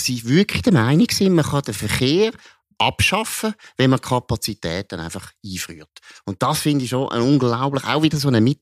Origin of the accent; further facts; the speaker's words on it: Oberrohrdorf, Aargau, Switzerland; Ich bin ja in Oberrohdorf aufgewachsen.